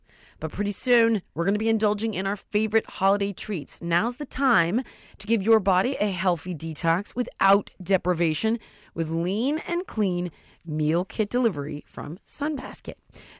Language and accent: English; Canada; I literally would walk into a place and be like, we're Canadian.